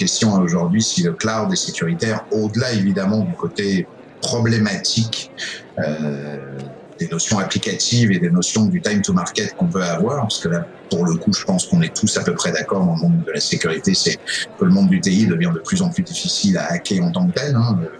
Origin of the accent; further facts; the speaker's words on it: France; now in Quebec City, Canada; Je suis arrivé à Québec, je suis français d'origine, je suis évidemment citoyen canadien, arrivé à Québec en 2011.